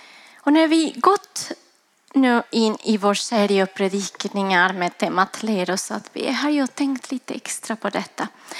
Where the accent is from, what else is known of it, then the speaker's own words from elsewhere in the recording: Ecuador; now in Sweden; och är en del av denna församling sedan jag flyttade hit från Ecuador. För länge sedan känns det som nu.